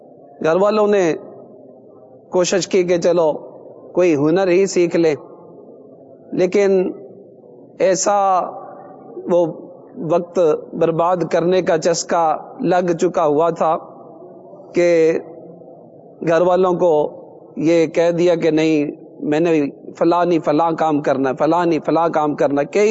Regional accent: Gujranwala, Punjab, Pakistan; اور شہر گوجرانوالہ سے میرا تعلق ہے، اور گوجرانوالہ کے شہر کشمیر ٹاؤن کا میں رہائشی ہوں.

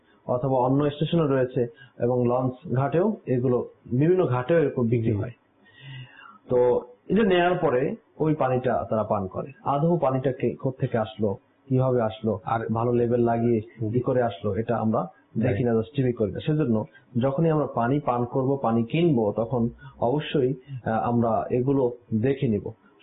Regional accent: Barisal, Barisal Division, Bangladesh; আমার বাড়ি যেহেতু বরিশাল, আমি ওই হিসাবে আপনাকে সদর ঘাটের কথাই একটু এক্সপিরিয়েন্স বলতে চাই।

